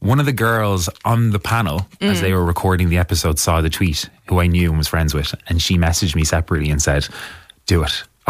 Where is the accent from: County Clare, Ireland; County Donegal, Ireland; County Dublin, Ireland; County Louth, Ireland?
County Dublin, Ireland; Knocklyon; I'm from Knocklyon down the road.